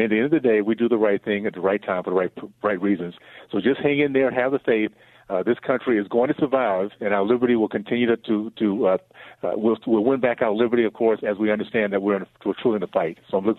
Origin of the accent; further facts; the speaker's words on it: United States; I'm proud to say I'm a Black American and I'm an American who's finally standing up and pulling our country back from the abyss.